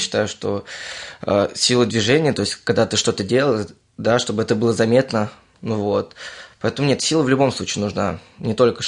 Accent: Moscow Oblast, Russia; now in Zhukovsky, Russia; Ну, вообще родился в Москве, вот, ну, жил в Подмосковье, вот сейчас вот в Жуковский переехал недавно, год-два назад

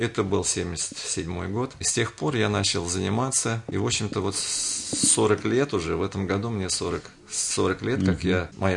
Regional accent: Saratov Oblast, Russia; born there; moved away; Сам я родился в Саратовской области, я не в Московской области.

